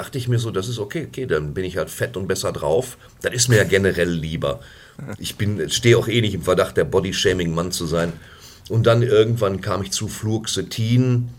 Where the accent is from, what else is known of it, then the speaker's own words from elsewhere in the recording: Dortmund, North Rhine-Westphalia, Germany; Ich hoffe, dass es immer noch die Leute sind, wo ich herkomme